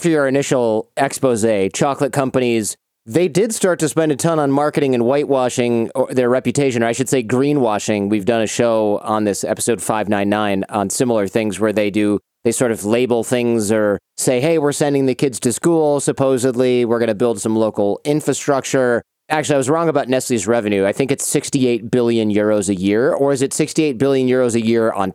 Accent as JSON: {"language": "English", "country": "United States", "said": "And I'm saying that as an American, so I realize how hypocritical it probably sounds."}